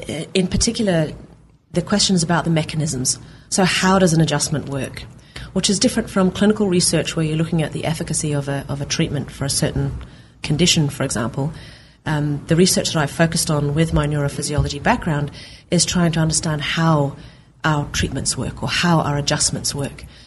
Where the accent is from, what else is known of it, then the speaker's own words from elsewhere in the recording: Norway; I grew up in Norway, and my grandmother was a New Zealander, and so my great grandfather was a New Zealander. My mother's a Kiwi and New Zealander. But I grew up in Norway.